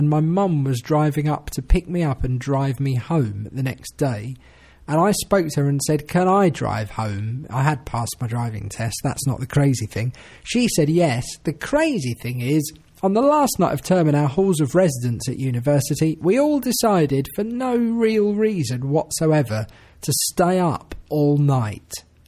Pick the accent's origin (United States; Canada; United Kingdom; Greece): Greece; accent: Greek; They were proud of my Greek accent.